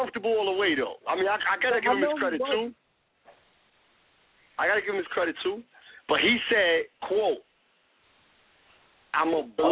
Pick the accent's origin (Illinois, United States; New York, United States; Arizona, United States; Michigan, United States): New York, United States; New York City; nobody even believed that I was from the Bronx when I told them that.